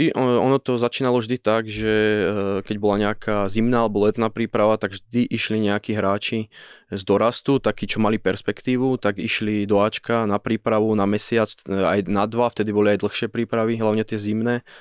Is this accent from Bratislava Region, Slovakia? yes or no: no; Liptovský Mikuláš, Žilina Region, Slovakia; Ja som z Mikuláša